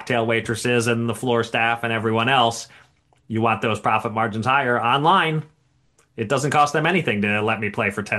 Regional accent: Pennsylvania, United States; my home state of Pennsylvania

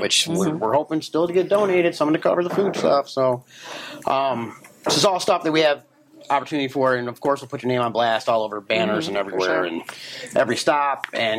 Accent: Michigan, United States; Yeah, I forgot we're from Michigan. We got to say Meijer's.

